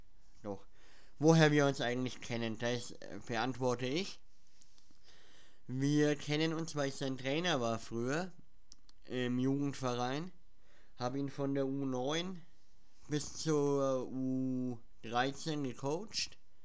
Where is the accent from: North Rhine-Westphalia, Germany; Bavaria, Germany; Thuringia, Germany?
Bavaria, Germany; Schwabach; Und woher wir kommen aus dem Schwabacher Raum. Ja, also für die meisten ist Schwabach ja eher unbekannt, glaube ich. Aber wir kommen aus dem Schwabacher Raum, ja.